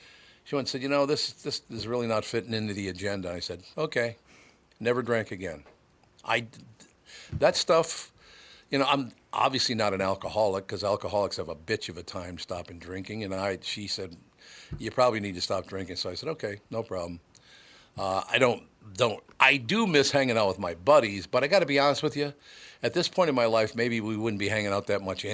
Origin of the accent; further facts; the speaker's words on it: Minnesota, United States; born there; look, I was born in Minnesota. I love Minnesota.